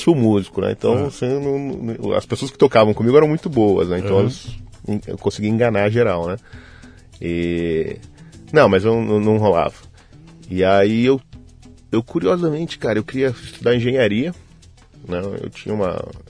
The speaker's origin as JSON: {"language": "Portuguese", "town": "Londrina", "region": "Paraná", "country": "Brazil", "tie": "born or raised there", "said": "Em Londrina, Paraná."}